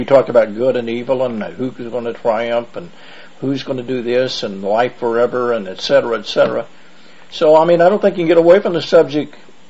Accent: Oklahoma, United States; I'm from Oklahoma, as you know.

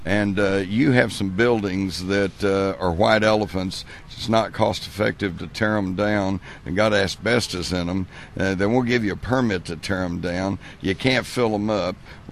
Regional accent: Texas, United States; Well, I know I'm a Texan. I've lived in Texas all my life

